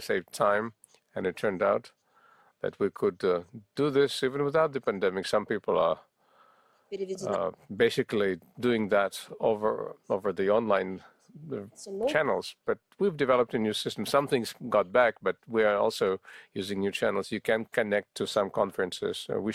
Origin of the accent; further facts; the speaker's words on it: Orenburg Oblast, Russia; I'm from Orenburg Oblast.